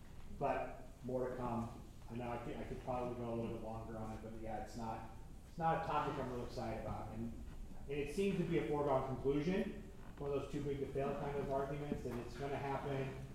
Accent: Ohio, United States; I mean, I grew up in Ohio, and you're throwing change as you go on the turnpike, you know.

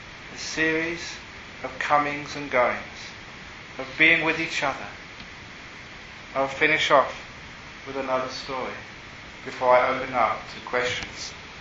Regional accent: London, United Kingdom; So as a young man growing up in London, I loved music, and it was one of the great cities of the world to grow up in if you love music.

